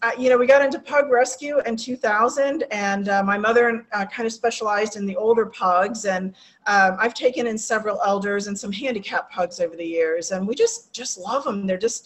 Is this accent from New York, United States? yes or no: no; Florida, United States; also born or lived in St. Louis, Missouri; But I was born in St. Louis, Missouri, but moved over here when I was, I think I was 4 at the time. So I consider myself Floridian, pretty much.